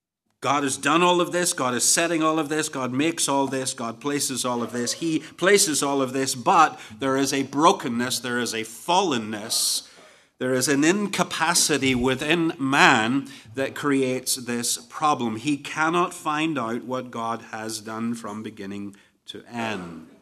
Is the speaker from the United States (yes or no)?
no; Ireland; And then secondly, because I'm Irish, I'm going to ask the question, what does this mean?